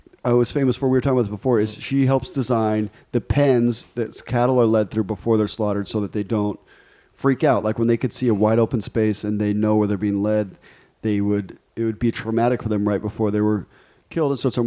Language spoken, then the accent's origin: English; Ecuador; Listen, man, I grew up in Ecuador where there was very limited marketing in the 80s